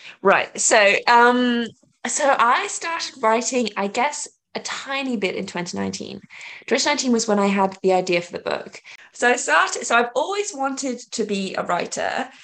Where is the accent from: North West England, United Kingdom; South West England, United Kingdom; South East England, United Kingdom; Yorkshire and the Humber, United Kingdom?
South West England, United Kingdom; now in London, United Kingdom; I'm from London, England. Well, I live in London, England. I'm from Dorset, England.